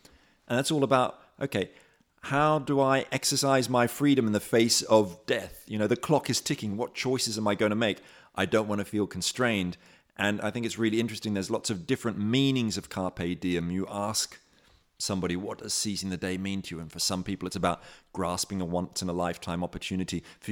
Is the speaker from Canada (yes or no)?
no; Australia; now in United Kingdom; I am Australian.